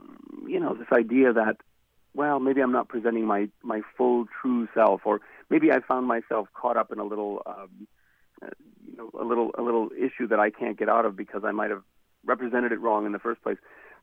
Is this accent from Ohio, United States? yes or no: no; Chicago, Illinois, United States; born there; also born or lived in Los Angeles / Milwaukee / Arizona; I was born in Chicago, and I've lived in Los Angeles, and I've lived overseas in various places, and I lived in Milwaukee, and I've lived in Arizona.